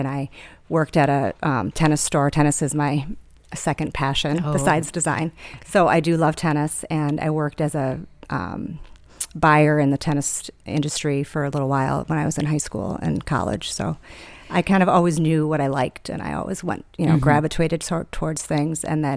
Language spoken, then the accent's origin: English; Wisconsin, United States; we grew up in just outside of Milwaukee, so it wasn't a long drive